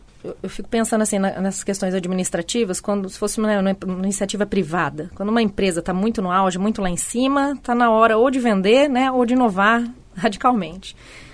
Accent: Bahia, Brazil; eu vim da Bahia, outro veio do Maranhão, muita gente daqui mesmo

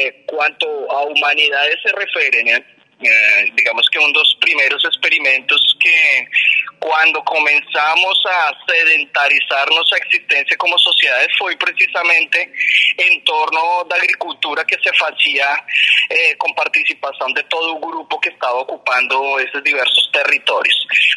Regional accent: Colombia; Portuguese is a second language; Eu sou colombiano

